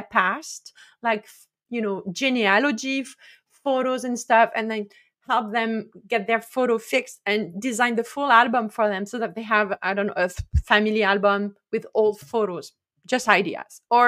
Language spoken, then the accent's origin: English; France; moved away as an adult; now in Canada; I lost my hands on the first winter in Canada. I'm from France originally.